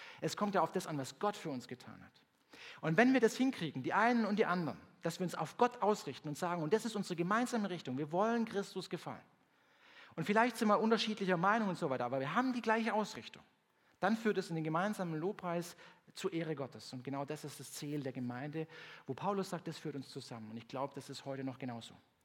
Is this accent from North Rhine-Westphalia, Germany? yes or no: no; Baden-Württemberg, Germany; Oder wenn ich da bei uns im Schwarzwald damals denke, wenn irgendwo ein anderer Pfarrer gekommen ist und so weiter, war das erste Thema immer, ich der gleibig.